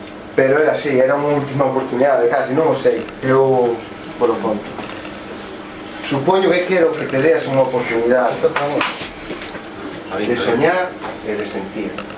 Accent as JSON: {"language": "Galician", "town": "Vilaxoán", "region": "Galicia", "country": "Spain", "said": "eu son de Vilaxoa, aunque concello de Vilarcía da Arousa"}